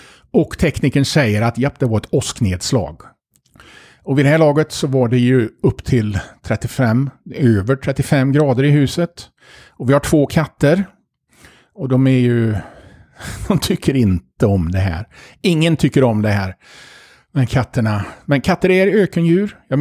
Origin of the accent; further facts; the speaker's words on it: Sweden; jag vet inte om det är för att jag är svensk eller för att jag bara är vek.